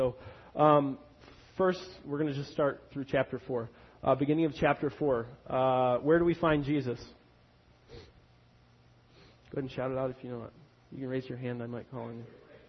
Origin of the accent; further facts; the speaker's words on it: Michigan, United States; I grew up in North Oakland County, and I thought I was a country boy. I graduated from Holly High School. We were a small school in Oakland County.